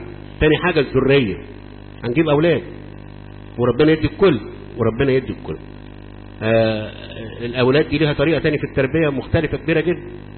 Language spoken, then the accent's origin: Arabic; Egypt